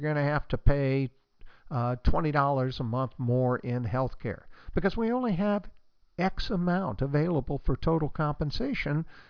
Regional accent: Oregon, United States; There's a rather notorious case in my home state of Oregon

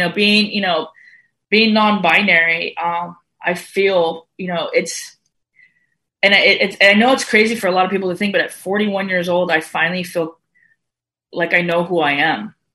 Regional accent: El Paso, Texas, United States; also born or lived in Austin; So I was born in El Paso, Texas.

